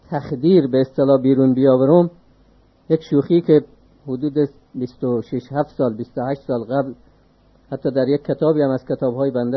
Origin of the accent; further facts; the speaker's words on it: Afghanistan; من به عنوان یک افغانی خجالت بکشم